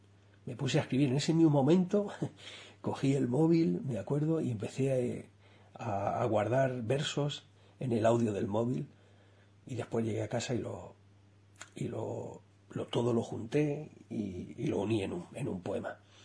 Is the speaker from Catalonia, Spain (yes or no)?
no; Alpera, Castilla-La Mancha, Spain; Alpera es mi pueblo de la infancia, mi madre es de Alpera, mis abuelos maternos son de allí. Mis abuelos se vinieron en los años 60